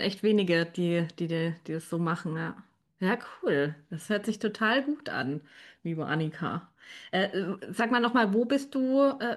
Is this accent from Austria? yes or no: no; Munich, Bavaria, Germany; now in Braunschweig, Germany; Ich bin ja eigentlich ursprünglich aus München und ich bin nach Braunschweig gezogen zu meinem Freund